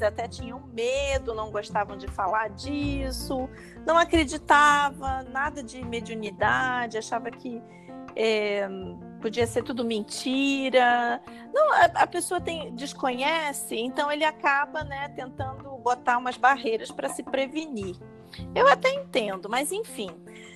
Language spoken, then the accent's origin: Portuguese; Rio de Janeiro, Brazil; Eu sou do Rio de Janeiro, a minha família toda é católica, eu sou a primeira espírita.